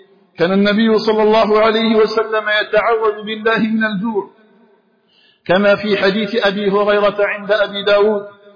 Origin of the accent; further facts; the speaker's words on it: Algeria; أن يجعل بلدنا الجزائر آمنا مطمئنا